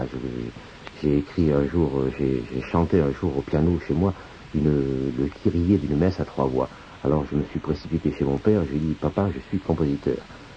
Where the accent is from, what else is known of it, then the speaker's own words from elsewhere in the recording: Monaco; Je suis de Monaco